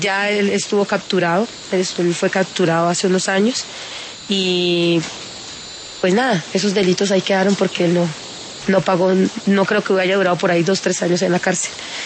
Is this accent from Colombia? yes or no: yes; Barrancabermeja, Santander, Colombia; Yo soy de Barranca Bermeja, Santander